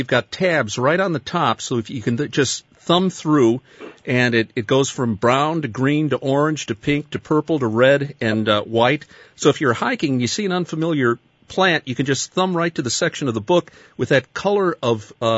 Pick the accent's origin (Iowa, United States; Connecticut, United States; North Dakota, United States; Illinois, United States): Illinois, United States; Palatine; I grew up in Palatine, Illinois.